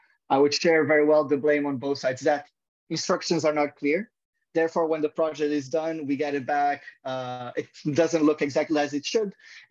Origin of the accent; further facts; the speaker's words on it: Portugal; I'm originally from Portugal, but I always knew I wanted to live abroad